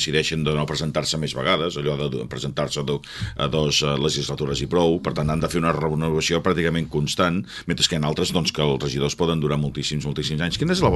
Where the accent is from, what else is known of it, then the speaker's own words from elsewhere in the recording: Palafrugell, Catalonia, Spain; Som nosaltres, som de Palafrugell, que no ens atabaleu